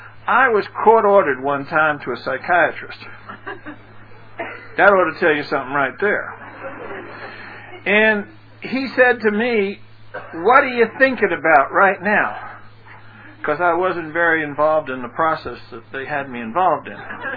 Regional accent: Brooklyn, New York, United States; I was born and raised in Brooklyn in one of those neighborhoods where you used to say, "How far is it to the subway?"

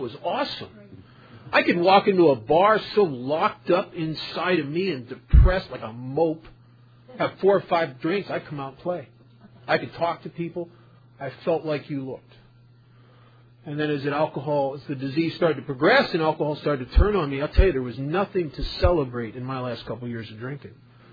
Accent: Las Vegas, Nevada, United States; I'm from Las Vegas

